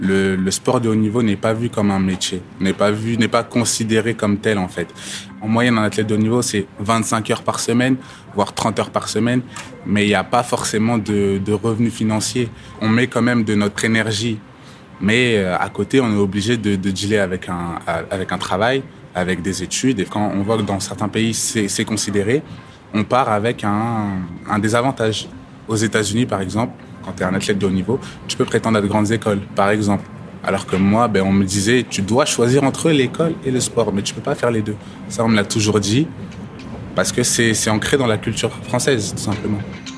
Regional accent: Saint-Denis, Île-de-France, France; Moi, je suis né à Saint-Denis, j'ai grandi à Saint-Denis.

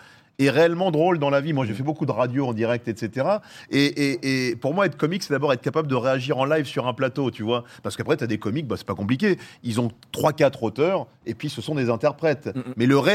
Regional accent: Nogent-sur-Marne, Île-de-France, France; j'ai grandi à Nogent-sur-Marne

